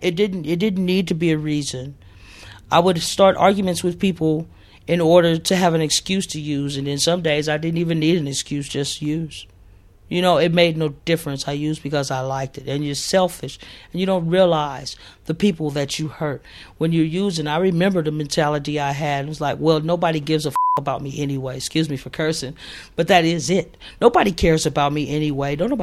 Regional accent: Oakland, California, United States; I grew up in West Oakland, and as a child, it was normal in our family to use, drink alcohol and use drugs and sell drugs. We lived in a bad neighborhood

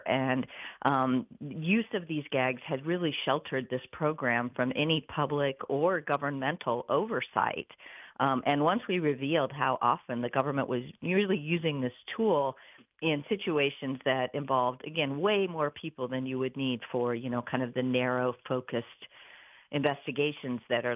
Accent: Iowa, United States; So I'm from Iowa. So I'm a Midwest girl at heart.

